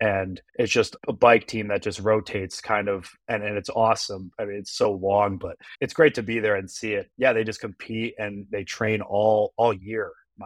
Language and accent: English; New Jersey, United States; born there; I was born in New Jersey, actually.